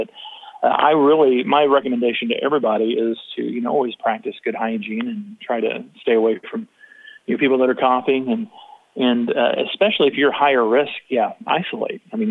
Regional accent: Tulsa, Oklahoma, United States; And I grew up in Tulsa and heard it like on KDOO.

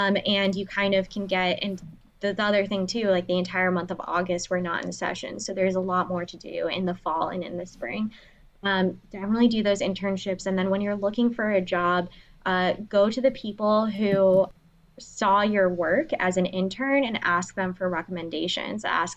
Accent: LaPorte, Indiana, United States; American Licorice is in actually my hometown of LaPorte, Indiana, and they manufacture the Sour Punch straws there

